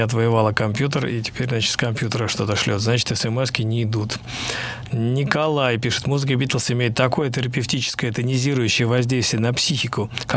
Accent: Ramenskoye, Moscow Oblast, Russia; из Раменского, совершенно не в курсе.

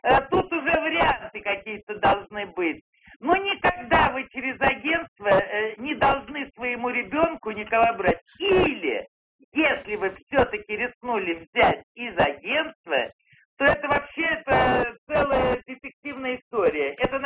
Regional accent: Moscow, Russia; я из Москвы.

